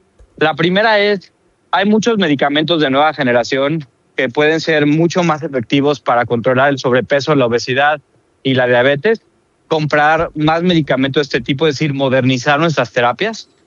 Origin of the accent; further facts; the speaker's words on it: Mexico; Hay muchas cosas que nos enorgullecen como mexicanos